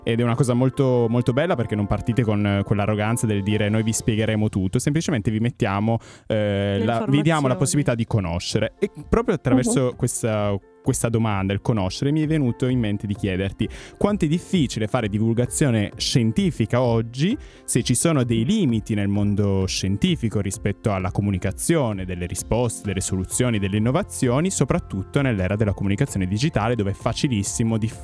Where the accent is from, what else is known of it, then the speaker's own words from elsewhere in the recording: Turin, Piedmont, Italy; io sono di Torino